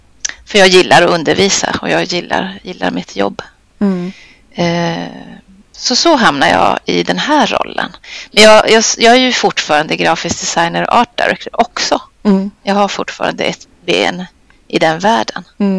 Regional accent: Kiruna, Norrbotten County, Sweden; also born or lived in Gothenburg; Ja, jag är från Norrbotten, från Kiruna från början

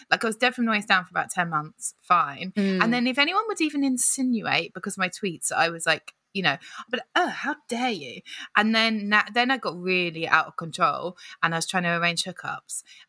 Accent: United Kingdom; But we can go out and do what we want because we're British.

